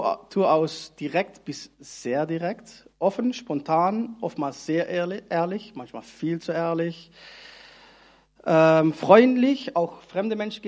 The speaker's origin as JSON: {"language": "German", "country": "Netherlands", "lives_now": "Germany", "said": "Ja, dann bin ich ein Niederländer, der in Deutschland wohnt."}